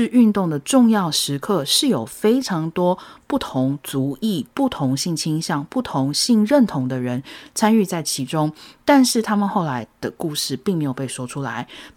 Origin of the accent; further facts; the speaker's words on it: Hong Kong; 我们作为香港人